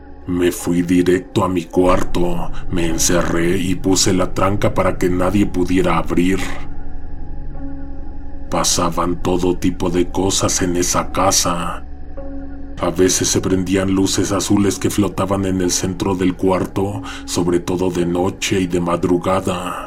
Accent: Puebla, Mexico; also born or lived in Oaxaca, Mexico; nací y crecí en Puebla.

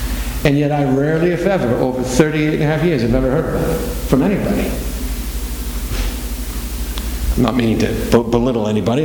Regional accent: Wales, United Kingdom; Welshman that I am, the Welsh accent is very lyrical, it has a musical quality.

